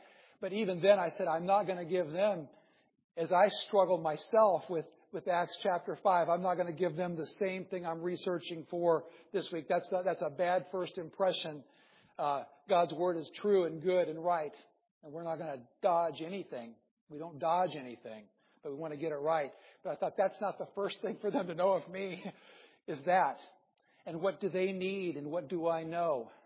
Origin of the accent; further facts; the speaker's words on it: Iowa, United States; I grew up in Iowa. Stayed in the very center of the United States. Iowa in the 60s and 70s was a good place.